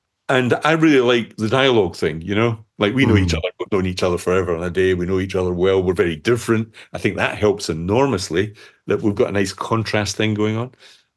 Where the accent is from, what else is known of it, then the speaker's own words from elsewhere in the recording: Scotland, United Kingdom; because they hear my voice, they hear that I'm Scottish